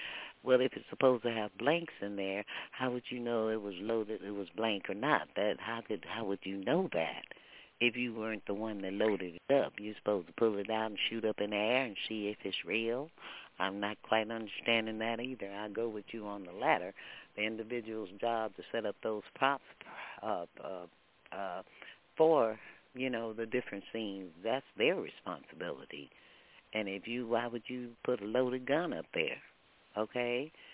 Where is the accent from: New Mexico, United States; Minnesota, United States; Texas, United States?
Texas, United States; because, you know, I'm a Texan. And I was raised